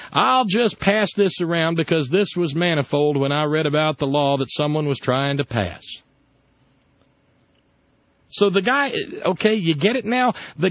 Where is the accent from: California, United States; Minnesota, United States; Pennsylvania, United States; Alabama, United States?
Alabama, United States; I grew up in Alabama, and I understand, and I know this from my own experiences